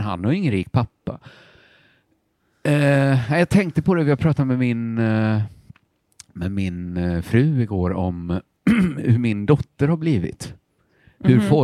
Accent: Borås, Västra Götaland County, Sweden; Jag vet inte hur mycket jag kan säga att jag är boråsare. Okej, mina formbaraste år hade jag verkligen Borås. Jag ser mig som att jag är från Borås.

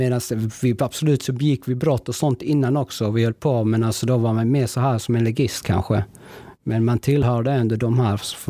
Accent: Gamlegården, Skåne, Sweden; Men det är ju där jag växte upp, och i Gamlegården.

